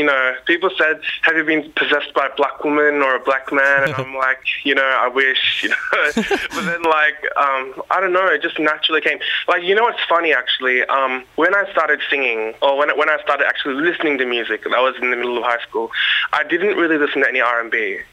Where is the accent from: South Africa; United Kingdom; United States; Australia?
Australia; born there; So my family background is Chinese. Both my parents came here and they met here, and I was born in Australia. So I'm an Australian born Chinese, ABC.